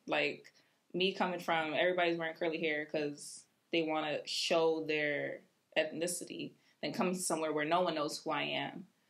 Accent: New Jersey, United States; Because I'm coming from Jersey. I had a little, you know, little East Coast attitude about me. I had an accent and everything.

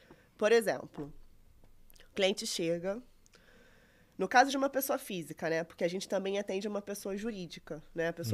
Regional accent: Rio de Janeiro, Brazil; Eu nem que eu sou carioca.

